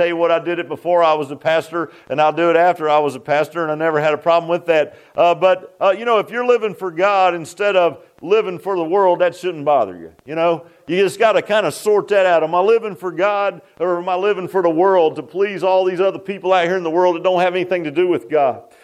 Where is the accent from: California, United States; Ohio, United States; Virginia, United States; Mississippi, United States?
Virginia, United States; Virginia Beach; also born or lived in Key West, United States; It was where I was born in Key West, Florida, and they rented a trailer down there. And we lived in a rented trailer, and then we came up to Virginia Beach.